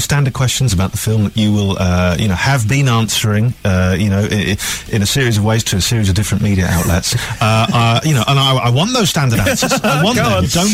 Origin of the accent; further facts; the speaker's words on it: United Kingdom; as a British man